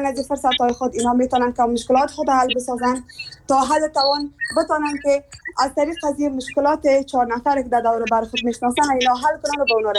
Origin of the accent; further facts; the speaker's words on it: Afghanistan; همه گی ما یک افغان هستیم، از یک افغانستان هستیم،